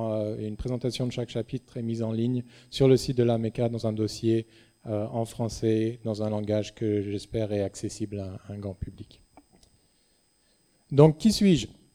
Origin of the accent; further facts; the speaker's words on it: France; born there; moved away as an adult; je suis né en France, j'ai émigré aux États-Unis en 1996 pour poursuivre des études de musique.